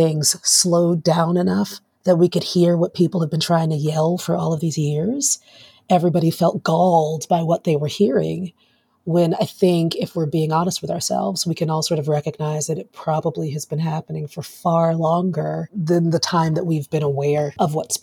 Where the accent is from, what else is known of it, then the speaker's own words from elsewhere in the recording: Florida, United States; I'm from South Florida.